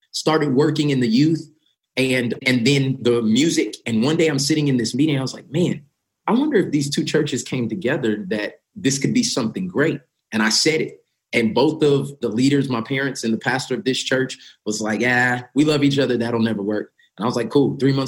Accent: Tulsa, Oklahoma, United States; I'm born and raised in Tulsa, Oklahoma. I am one of five boys to the same parents

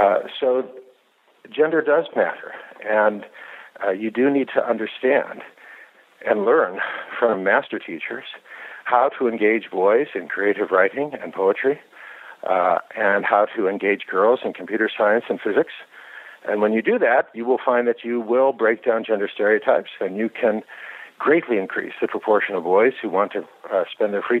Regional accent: United States; I'm a middle-aged man, meaning that I grew up in the United States in an era where when boys outnumbered the girls on the honor roll

